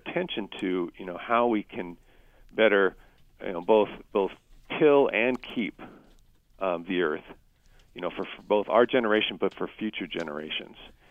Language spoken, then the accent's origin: English; California, United States; California, my home state, where I originally was from